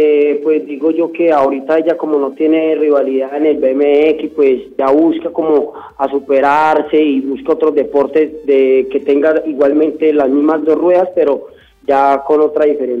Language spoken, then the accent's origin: Spanish; Chigorodó, Antioquia, Colombia; No, pues yo soy de Chigorodó, Antioquia, en Urabá